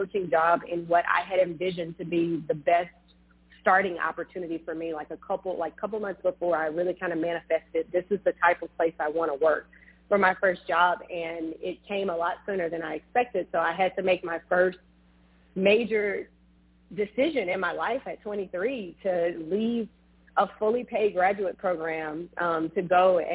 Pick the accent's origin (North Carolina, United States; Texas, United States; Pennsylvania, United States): Texas, United States; Beaumont; So I am originally from Texas. I'm a Beaumont native, so outside of Houston. Very clear to say I'm not from Houston. I'm from outside of Houston.